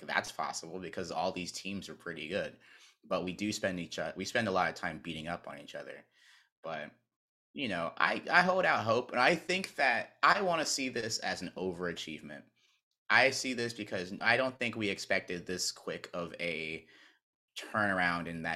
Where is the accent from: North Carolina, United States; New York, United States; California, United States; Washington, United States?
North Carolina, United States; when I grew up in North Carolina, I was a Duke fan, because my dad went to Duke.